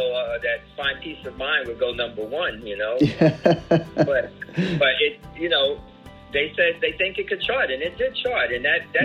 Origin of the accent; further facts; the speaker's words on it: Bronx, New York, United States; And we were in my apartment that I grew up in the Bronx.